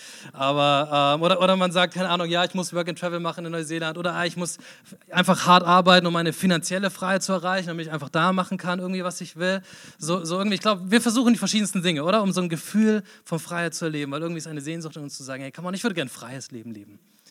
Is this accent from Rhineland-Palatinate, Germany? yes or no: yes; Mainz, Rhineland-Palatinate, Germany; Genau, ich komme aus Mainz.